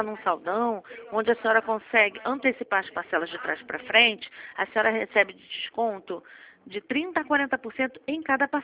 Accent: Rio de Janeiro, Brazil; accent: carioca

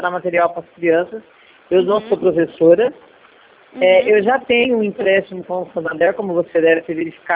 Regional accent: Americana, São Paulo, Brazil; eu sou aqui de Americana, São Paulo.

